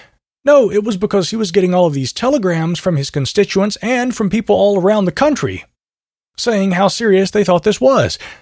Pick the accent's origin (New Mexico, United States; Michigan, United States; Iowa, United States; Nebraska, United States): Michigan, United States; born or raised there